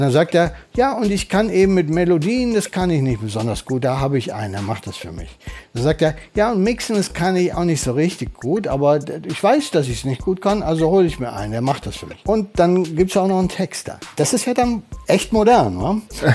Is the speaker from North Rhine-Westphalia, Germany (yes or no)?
yes; North Rhine-Westphalia, Germany; Ich bin ja Westfale, da kommt schon der erste Hinweis.